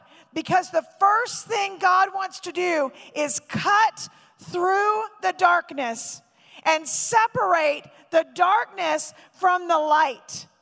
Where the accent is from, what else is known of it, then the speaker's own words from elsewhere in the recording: Arkansas, United States; also born or lived in Tulsa, Oklahoma; So I grew up, I was born in Northwest Arkansas.